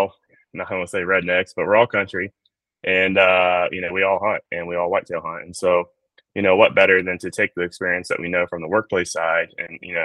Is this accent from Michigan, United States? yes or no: no; Ohio, United States; but we're from Southeast Ohio.